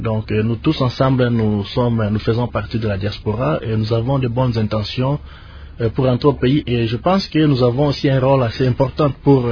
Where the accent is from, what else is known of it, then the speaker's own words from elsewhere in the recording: DR Congo; on est Congolais du sang et on est toujours Congolais.